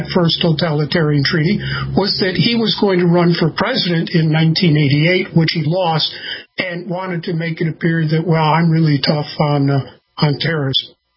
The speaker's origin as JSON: {"language": "English", "country": "Ireland", "said": "he's what we Irish would call, you know, a St. Patrick's Day Irishman."}